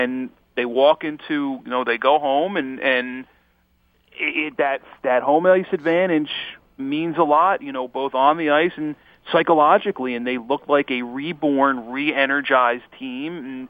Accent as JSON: {"language": "English", "town": "Philadelphia", "region": "Pennsylvania", "country": "United States", "tie": "born or raised there", "said": "I have a little bit of a flinch a little bit because I grew up in Philadelphia. The first hockey teams I really followed were those mid-80s Flyers."}